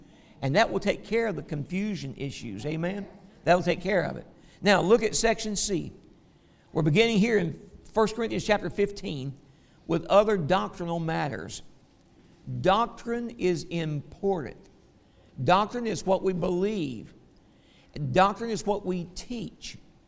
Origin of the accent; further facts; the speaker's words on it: the South, United States; accent: Southern English; My native tongue is Southern English, okay? All right, that's what it is.